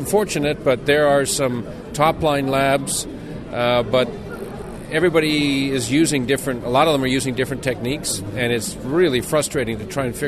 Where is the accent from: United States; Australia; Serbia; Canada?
Canada; I mean, I come from Canada, and components really count